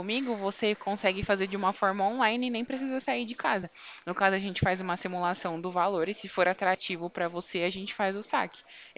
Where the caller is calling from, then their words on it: Bebedouro, São Paulo, Brazil; Eu falo aqui de Bebedouro, São Paulo